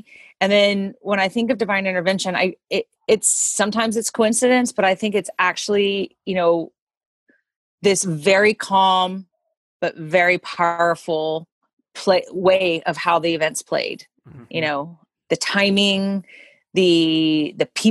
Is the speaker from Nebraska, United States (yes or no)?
no; Florida, United States; he happened to be from the town that I grew up in Florida.